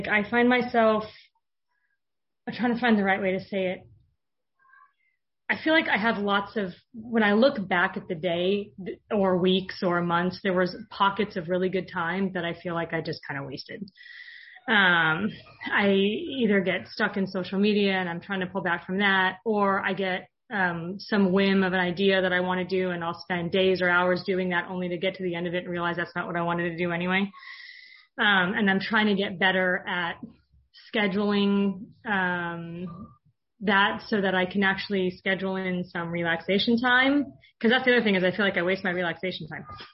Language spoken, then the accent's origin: English; Long Beach, California, United States; I'm from Long Beach. So again, I for the West Coast folks, I'm feeling burned out.